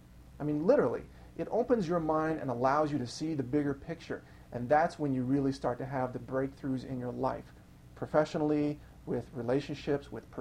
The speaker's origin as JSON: {"language": "English", "region": "Midwest", "country": "United States", "said": "because I'm from the Midwest and I grew up on a really bad diet of basically dead cows and milk and cheese and pizza"}